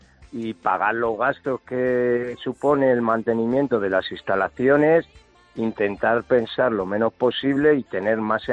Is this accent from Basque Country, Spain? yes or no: no; Madrid, Community of Madrid, Spain; moved away as an adult; now in Dénia, Spain; Yo, por ejemplo, yo amo a mi pueblo. Yo soy de Madrid, pero llevo 30 años viviendo en Denia y yo amo a la gente de Denia.